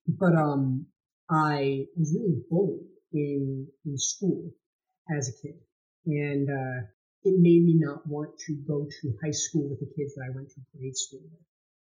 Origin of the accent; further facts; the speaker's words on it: New Jersey, United States; I went to Woodbridge Vo-Tech. I grew up in Middlesex County. I still live in Middlesex County. I love it here.